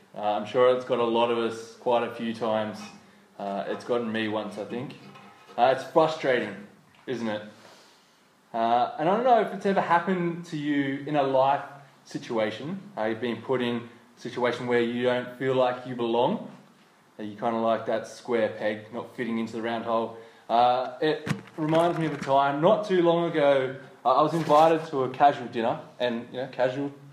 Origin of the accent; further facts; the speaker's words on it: Penrith, New South Wales, Australia; Now, I grew up in Penrith. We spell that with two F's.